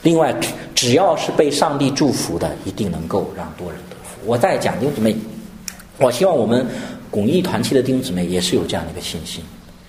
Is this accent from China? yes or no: yes; Henan, China; 你不会说广东人喜欢喝这个汤，我们河南人不喜欢喝